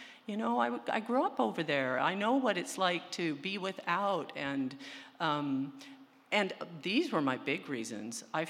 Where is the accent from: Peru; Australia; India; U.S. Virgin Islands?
Peru; now in United States; I was born and raised in Peru, South America, in the Amazon rainforest.